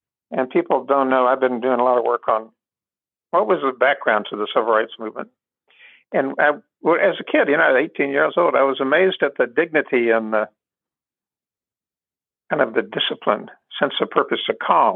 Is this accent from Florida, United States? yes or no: no; Atlanta, Georgia, United States; also born or lived in North Carolina / Charlotte; Yeah, well, I grew up in Georgia and North Carolina. I'm a Southern boy, a working class background, Scottish. My family was from Charlotte, North Carolina, Charlotte, but we moved out after the Second World War. We moved to Atlanta.